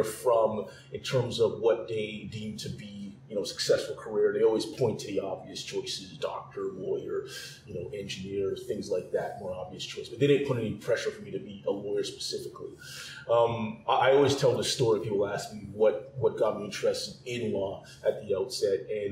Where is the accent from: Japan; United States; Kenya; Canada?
Canada; as an individual of color, a visible minority, especially growing up in Canada